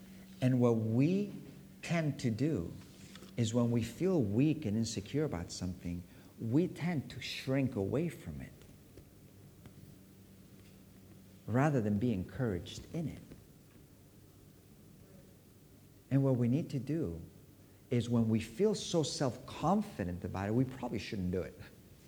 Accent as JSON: {"language": "English", "country": "United States", "tie": "born or raised there", "said": "We grew up together in America."}